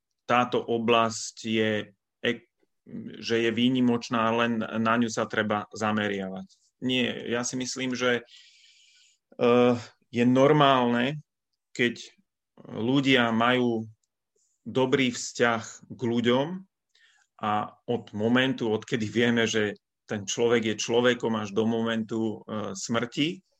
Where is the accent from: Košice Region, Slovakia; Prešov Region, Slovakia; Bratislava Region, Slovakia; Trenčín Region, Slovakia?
Trenčín Region, Slovakia; Trenčín; pochádzam z Trenčína, som ženatý, mám 3 deti